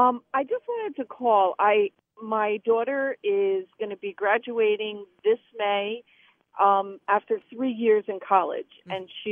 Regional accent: New Jersey, United States; I'm the Jersey girl.

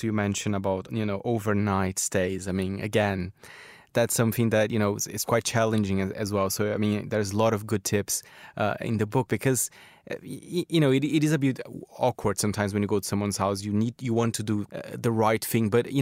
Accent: Brazil; moved away; I have to say I'm from Brazil. I was very shocked when I moved here how people eat so early.

